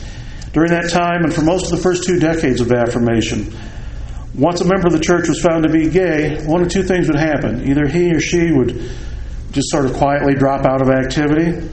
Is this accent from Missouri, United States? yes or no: no; Silver Spring, Maryland, United States; I'm from Silver Spring, Maryland. I'm a convert to the church.